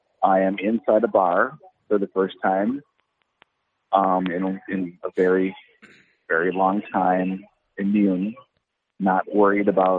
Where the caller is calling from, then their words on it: St. Paul, Minnesota, United States; I am checking in from the Bulldog in St. Paul's Lower Town neighborhood.